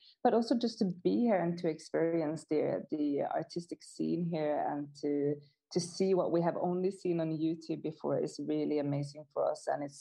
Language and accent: English; Norway; now in Stockholm, Sweden; particularly in Stockholm, where I live, or we all live, actually. But both me and Carolina, we come from Norway